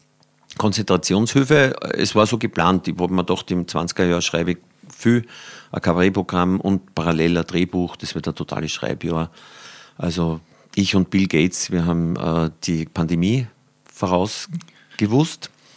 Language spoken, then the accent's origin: German; Lower Austria, Austria; Und Neumarkt an der Ips ist quasi gar nicht so weit von mir, wo ich herkomme.